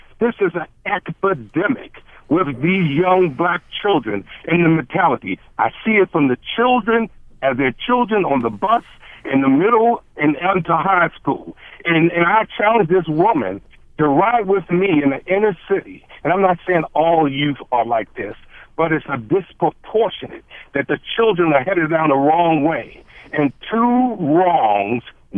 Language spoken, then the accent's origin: English; Baltimore, Maryland, United States; I'm a black man. I grew up in Baltimore City. I was a police cadet in the 70s